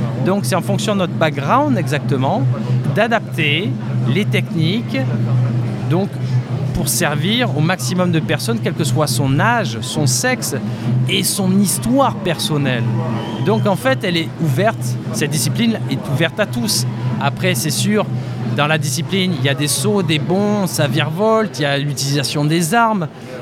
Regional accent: France; Aujourd'hui, moi je ne suis pas indien, je suis français, j'enseigne cette discipline-là

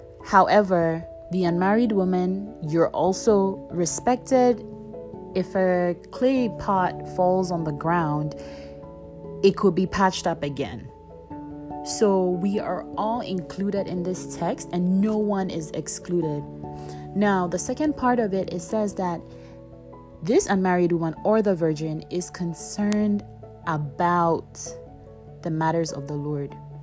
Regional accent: Ghana; as my Ghanaian people will say

